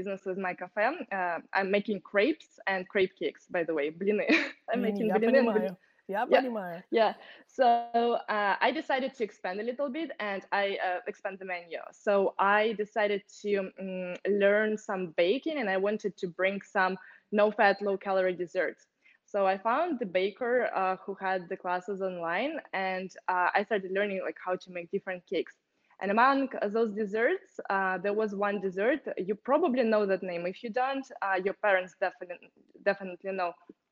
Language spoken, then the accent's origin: English; Russia; moved away as an adult; now in United States; I'm from Russia, and I came to the USA 5 years ago.